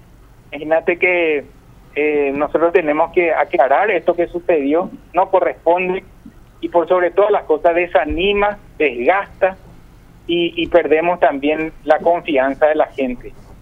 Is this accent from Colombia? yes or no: no; Paraguay; como ciudadano paraguayo, como médico